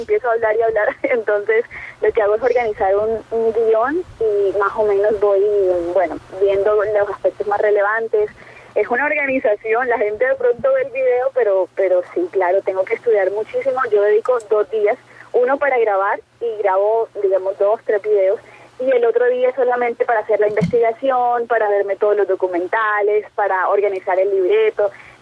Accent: Caribbean Region, Colombia; porque así somos los costeños, somos espontáneos, somos expertos en echar cuentos

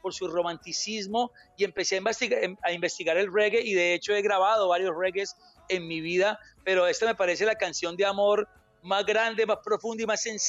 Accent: Palmira, Valle del Cauca, Colombia; Nosotros fuimos criados en un club en Palmira, en el Club Campestre de Palmira.

